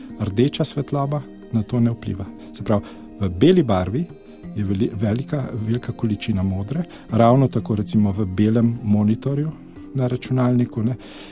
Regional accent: Ljubljana, Central Slovenia, Slovenia; Jaz sem iz Ljubljane in lahko vam povem, da so se krasno videle zvezde pred nekaj desetletji, pred mojim domom, ne? Praktično izpred mesta Ljubljane, ne?

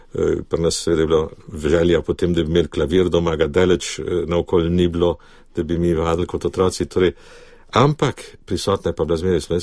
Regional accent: Argentina; moved away as an adult; Jaz sem recimo večkrat že odkril, da imam veliko srečo, da sem rojen v Argentini, ker je to dežela sonca, odprtosti, ljudi so nezadrti, odprti in zelo komunikativni. In po 40 letih življenja dol

